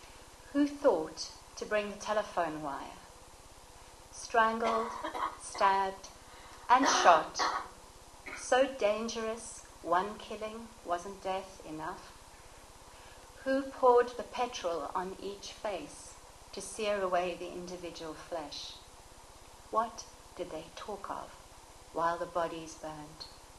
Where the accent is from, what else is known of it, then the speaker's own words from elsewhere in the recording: Eastern Cape, South Africa; And I grew up in the Eastern Cape